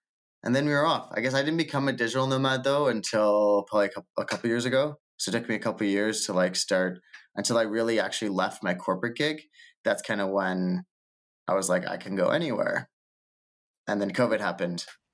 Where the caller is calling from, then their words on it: Toronto, Ontario, Canada; I'm calling from Toronto. I just got back from Lisbon.